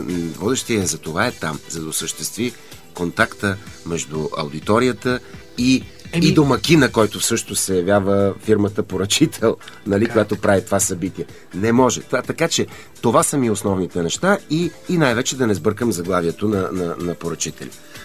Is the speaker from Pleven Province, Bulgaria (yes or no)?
yes; Pleven, Pleven Province, Bulgaria; Задължителното следващо представление ще бъде в моя роден град Плевен, защото там си му е мястото. Понеже в основата на този формат за момента е моята биография, моите 50 години.